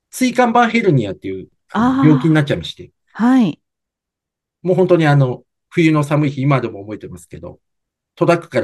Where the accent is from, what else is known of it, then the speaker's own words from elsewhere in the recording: Chiba, Japan; 僕自身、千葉県出身在住なんですけど、